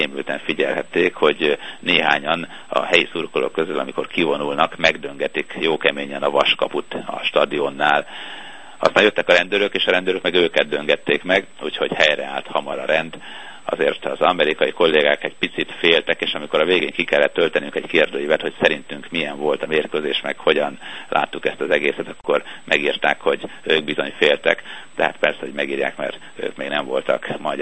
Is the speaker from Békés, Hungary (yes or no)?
no; Sopron, Győr-Moson-Sopron, Hungary; Én Sopronban születtem, és ott nőttem fel, úgyhogy láttam, hogy milyen volt a vasfüggöny.